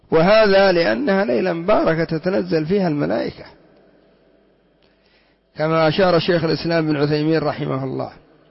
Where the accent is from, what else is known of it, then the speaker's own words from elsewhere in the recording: Yemen; لو كان عندنا في اليمن سيقولون لعله خزن